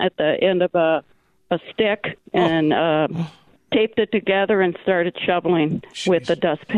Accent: Minnesota, United States; now in Texas, United States; I'm from Minnesota. My sister is here right now from Minnesota. We're used to the snow.

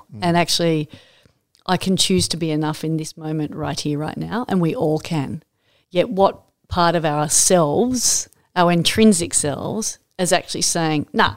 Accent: Manly, New South Wales, Australia; Fortunately, growing up in Manly fortified my resolve to fight that battle.

